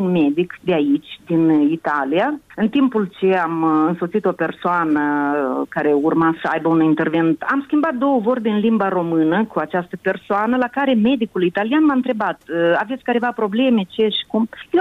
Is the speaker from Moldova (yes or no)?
yes; Moldova; now in Italy; Eu nicăiuri nu sunt înscrisă ca moldoveancă, eu peste tot sunt înscrisă ca româncă.